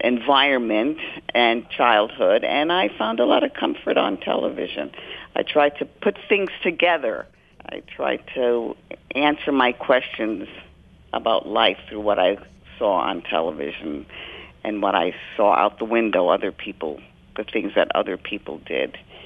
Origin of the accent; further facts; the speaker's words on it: New York, United States; I was raised in the South Bronx in the mid-50s, and I watched hours and hours of television and never saw anybody who looked like me or lived in the same kind of neighborhood that I lived in.